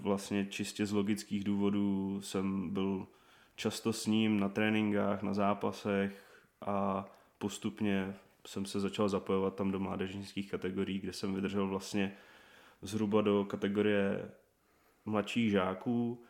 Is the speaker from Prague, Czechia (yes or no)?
yes; Prague, Czechia; tak jsem rodilý Pražák z Prahy 6, celý život trávím v Dejvicích a okolí